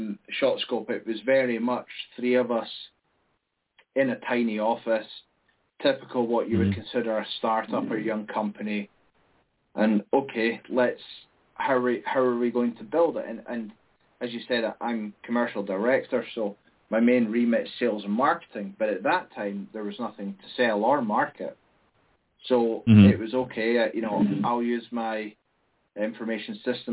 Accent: Scotland, United Kingdom; because it's 20 Scots, so you're staying with other Scots

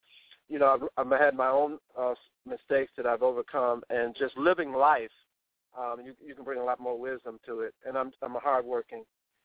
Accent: Cleveland, Ohio, United States; Just being out here, I was born and raised in the Glenville Collinwood neighborhoods.

